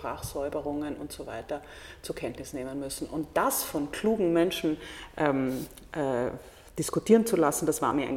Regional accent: Vienna, Austria; Also als Wienerin bin ich da natürlich sehr anscharmiert, weil ich mich da gleich wieder zu Hause fühle.

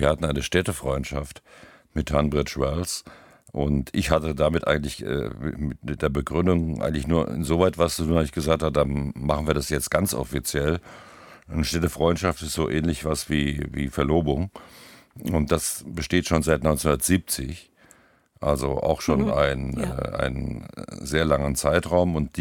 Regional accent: Wrocław, Lower Silesian Voivodeship, Poland; born there; Ja, das ist auch nicht schwer, weil Breslau ist ja meine Geburtsstadt

